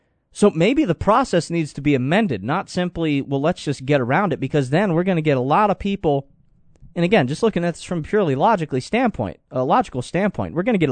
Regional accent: Florida, United States; I hail from Florida.

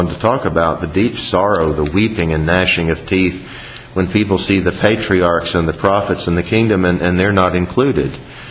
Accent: the South, United States; And being Southerners, we know how important it is, where are you from?

